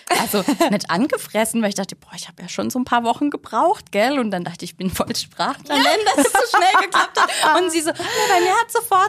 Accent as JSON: {"language": "German", "town": "Schwäbisch Hall", "region": "Baden-Württemberg", "country": "Germany", "said": "Nee, also, ich komme ja aus Schwaben."}